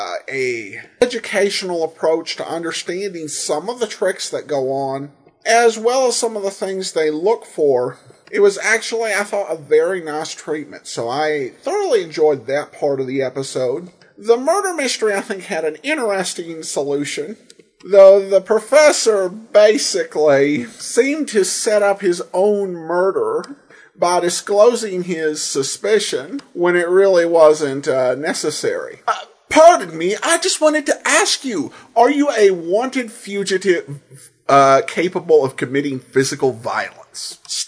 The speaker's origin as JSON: {"language": "English", "region": "the South", "country": "United States", "said": "as we are both originally from the South."}